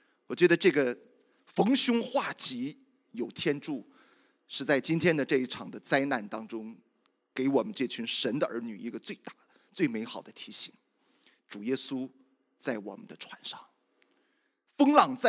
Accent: Yantai, Shandong, China; 大家知道我是烟台人，我的老家是大连

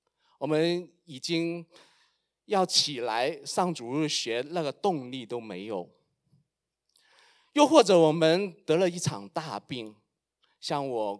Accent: Guangzhou, Guangdong, China; 我们有条珠江啊，我在广州长大。

